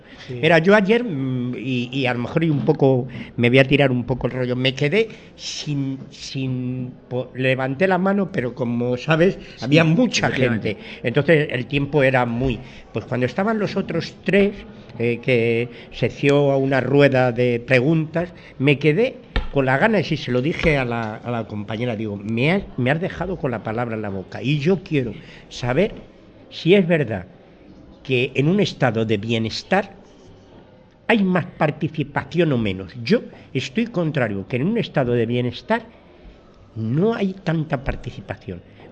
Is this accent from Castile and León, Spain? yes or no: no; Madrid, Community of Madrid, Spain; Yo soy de Madrid y lo confieso, y era, vivía en un barrio de Lavapiés